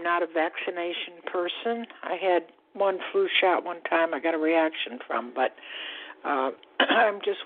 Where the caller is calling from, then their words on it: Florida, United States; I'm calling from Florida.